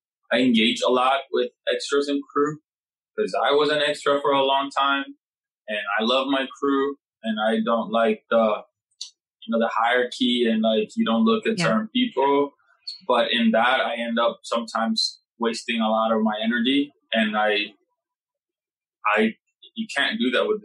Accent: Puerto Rico; and I come from Puerto Rico

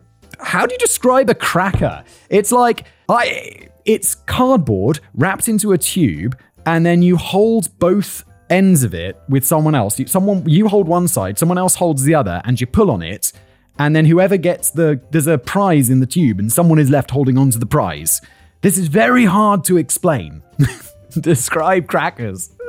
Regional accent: United Kingdom; As both a Brit and lawyer

